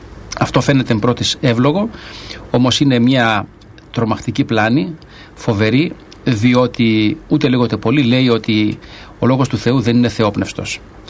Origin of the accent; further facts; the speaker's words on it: Greece; ιδιαίτερα εμείς σαν Έλληνες έχουμε αυτή τη μεγάλη ευθύνη